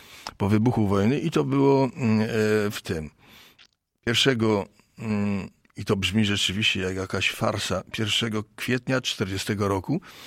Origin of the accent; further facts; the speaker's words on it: Wieluń, Łódź Voivodeship, Poland; Dlatego, że się wychowałem w Wieluniu, gdzie rozpoczęła się II wojna światowa.